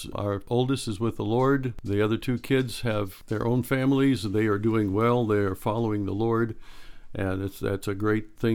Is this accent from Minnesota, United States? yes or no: no; California, United States; moved away; Yes, that's true. We are from California, and although we haven't lived here since 1990, we still consider ourselves Californians. If you ask me where I'm from, that's what I would say.